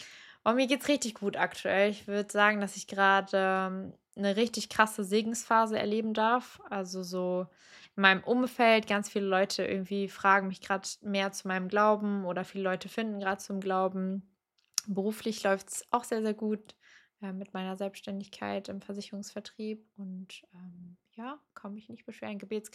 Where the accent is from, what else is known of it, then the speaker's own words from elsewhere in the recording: Cologne, North Rhine-Westphalia, Germany; Ich bin zwar ein Großstadtkind, ich bin hier aufgewachsen in Köln, aber ich brauche die Natur und die Oase und ja, ich glaube, seit ich so älter werde, ich bin nicht alt, ich weiß, ich bin 23 Jahre alt